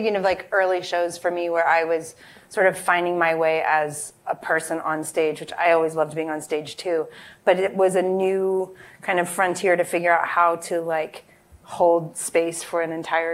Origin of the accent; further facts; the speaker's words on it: Eureka, California, United States; I grew up in Eureka, California, a small town, Northern California.